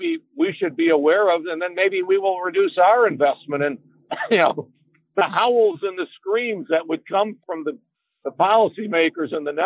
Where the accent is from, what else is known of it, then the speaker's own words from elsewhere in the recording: Michigan, United States; Michigan, I come from Michigan. We're an automotive producing state.